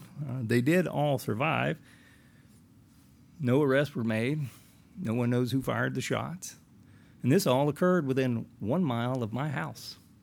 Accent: the South, United States; I mean, growing up in the South, I grew up in an area that was very much racist.

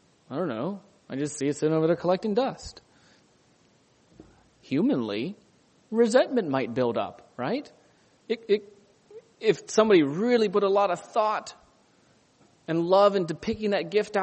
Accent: Ohio, United States; I grew up in Ohio and we had chickens.

